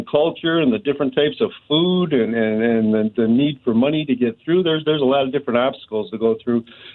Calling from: Michigan, United States; Actually, tomorrow, Steve and I, we're in Michigan. We're calling from Michigan, and we have a hippie festival that's taking place here in Michigan that's celebrating Woodstock weekend.

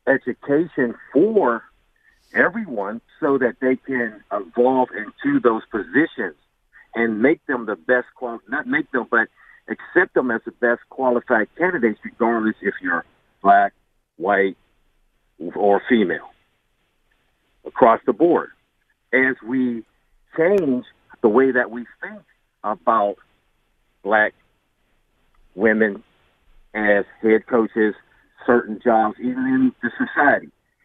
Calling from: Pittsburgh, Pennsylvania, United States; I'm from Pittsburgh, and I'm a truck driver

